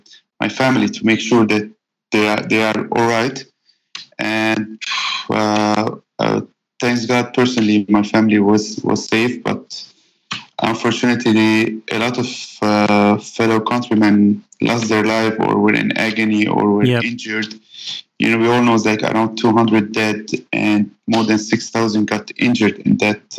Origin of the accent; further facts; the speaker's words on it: Lebanon; living in Lebanon, like, or being born and raised in Lebanon